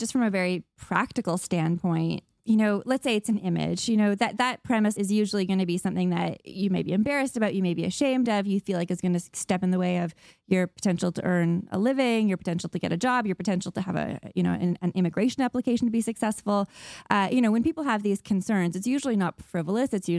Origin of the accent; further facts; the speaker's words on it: Canada; I'm speaking as a Canadian